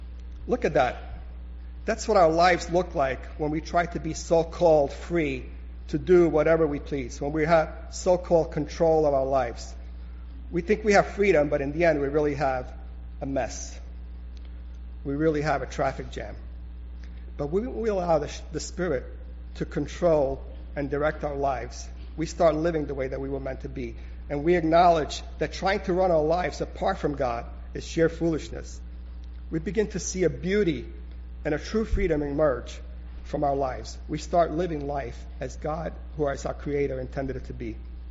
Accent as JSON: {"language": "English", "region": "Sicily", "country": "Italy", "said": "I'm Sicilian, so I can say that. In Sicily, that's my home country, everything goes."}